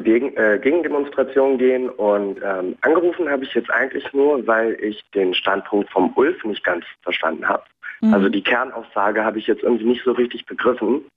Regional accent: Berlin, Germany; mich selbst als deutsch. Ich bin viel mehr Deutscher als Türke. Wenn ich in die Türkei reise, dann besuche ich dort meine Verwandten. Mein Leben ist aber hier in Berlin. Das ist meine Heimat.

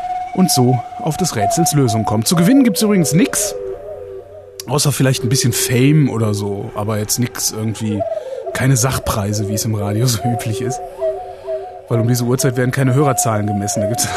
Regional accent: Cologne, North Rhine-Westphalia, Germany; Pissverzell ist ein Wort, das kommt aus meiner Heimat, aus Köln, also aus dem Rheinischen.

